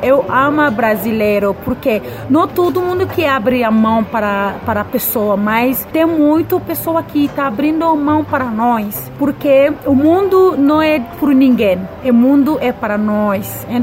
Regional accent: Guinea; moved away as an adult; now in Brazil; Eu sou da Guiné-Conakry, África do Oeste.

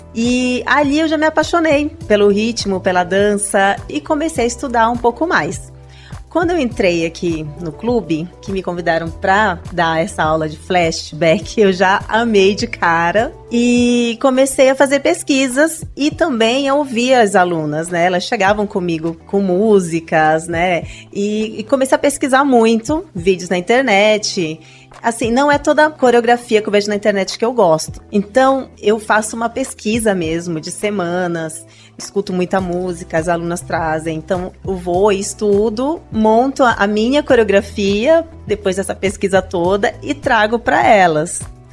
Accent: Belém, Pará, Brazil; now in São Paulo, Brazil; eu sou de Belém, né? Moro aqui em São Paulo, já vai fazer 20 anos.

